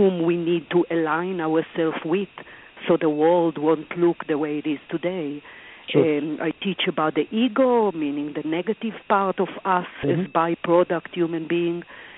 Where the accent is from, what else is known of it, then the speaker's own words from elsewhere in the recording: Israel; now in United States; I grew up in Israel, as you mentioned, and in being raised in an Orthodox Jewish home, and arrived to the U.S. about 20-plus years ago